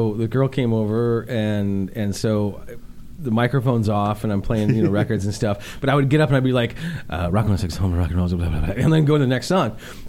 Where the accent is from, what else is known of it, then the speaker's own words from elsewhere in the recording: Peoria, Illinois, United States; Well, I'm from downstate. I'm from Peoria.